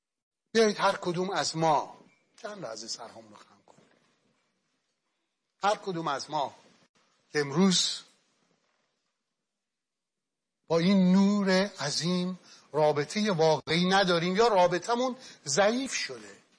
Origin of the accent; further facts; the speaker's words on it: Iran; میخوام تو این شب ظلمانی به عنوان یه ایرانی میخوام بیای قلب من یکی رو روشن کنی